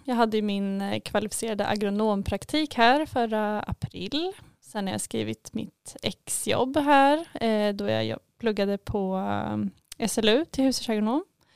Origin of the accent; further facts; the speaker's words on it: Norrköping, Östergötland, Sweden; Ja, och jag är från Norrköping